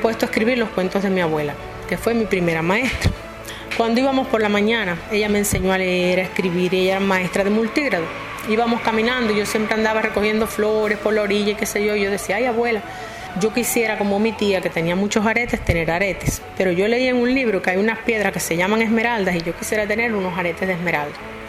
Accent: Maniabón, Holguín, Cuba; Quiero escribir los cuentos de Maniabón, que es mi tierra natal. Yo siento que tengo una deuda con mi pueblo, con mi familia.

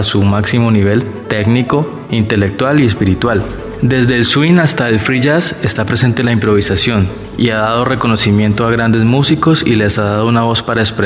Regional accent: Cali, Valle del Cauca, Colombia; also born or lived in Barranquilla; soy músico, contrabajista de la ciudad de Cali. Nací en Barranquilla, pero he vivido toda la vida en Cali.

